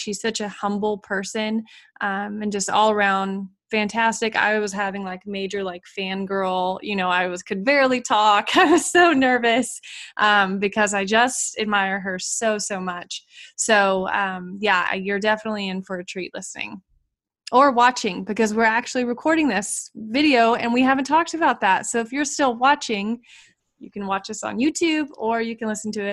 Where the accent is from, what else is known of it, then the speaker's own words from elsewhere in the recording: Fort Worth, Texas, United States; I'm from Fort Worth.